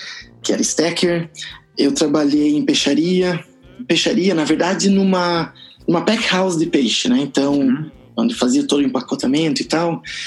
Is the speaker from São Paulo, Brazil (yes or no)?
no; São Mateus do Sul, Paraná, Brazil; also born or lived in Curitiba; eu sou do Paraná, eu nasci no interior do Paraná e morei uma boa parte em Curitiba. Basicamente, cresci em São Mateus do Sul, uhum. E mudei pra Curitiba para estudos de ensino médio e faculdade